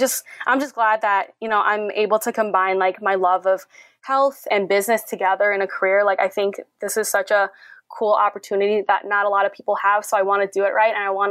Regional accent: Vietnam; So growing up in Vietnam, like one of my favorite things was this like coconut dessert

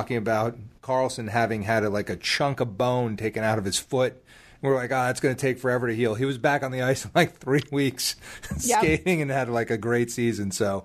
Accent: New Jersey, United States; I am from Jersey.

